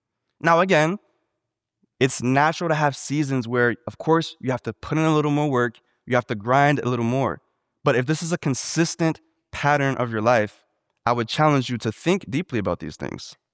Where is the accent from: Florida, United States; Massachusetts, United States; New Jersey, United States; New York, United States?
Massachusetts, United States; Boston; I mean, I'm not from here. I'm from Boston. So you guys may be used to this, but where I'm from, you don't just see exotic cars and Lamborghinis around all the time.